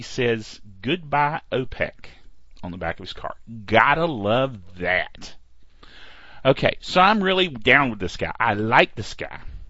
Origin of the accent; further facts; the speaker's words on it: Thomasville, North Carolina, United States; Anyway, but I live in North Carolina. I am North Carolina born and bred, born in Thomasville, North Carolina.